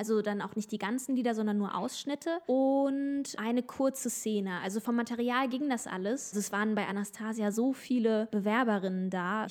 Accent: Kassel, Hesse, Germany; auch in meiner Heimat. Es war ganz schön, da wieder zurückzukommen.

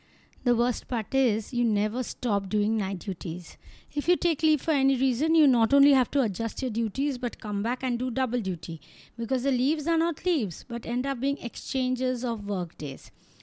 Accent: India; Remember, I'm an Indian doctor and different countries have different course duration and rules.

